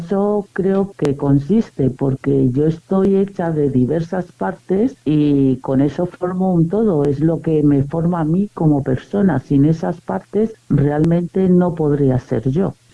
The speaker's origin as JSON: {"language": "Spanish", "country": "Equatorial Guinea", "tie": "born there", "said": "yo nací en Guinea Ecuatorial. Guinea Ecuatorial es un país que fue colonia española y está en África."}